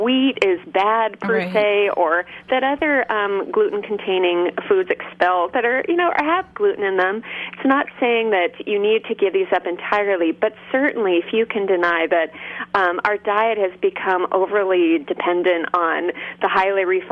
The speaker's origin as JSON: {"language": "English", "town": "Berkeley", "region": "California", "country": "United States", "tie": "born or raised there", "said": "I grew up in Berkeley, California, okay."}